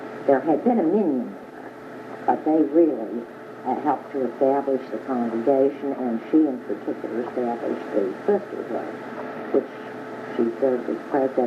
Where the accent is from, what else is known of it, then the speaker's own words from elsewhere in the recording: Pittsburgh, Pennsylvania, United States; born there; I was born in Pittsburgh on September 12, 1908.